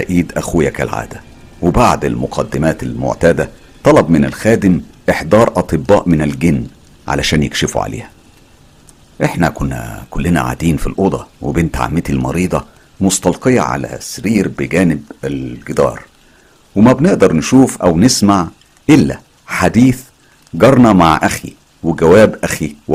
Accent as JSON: {"language": "Arabic", "region": "Syrian coast", "country": "Syria", "also_born_or_lived": "Aleppo", "said": "أنا من سوريا، وتحديدا من ريف الساحل السوري. بحكم وظيفة والدي احنا انتقلنا للعيش في محافظة حلب، وهي محافظة شمالية. عشت فيها من وانا عندي 12 سنة لحد ما اتجوزت في سن 31 سنة."}